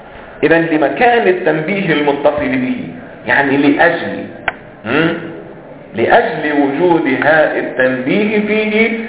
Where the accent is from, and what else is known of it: Lebanon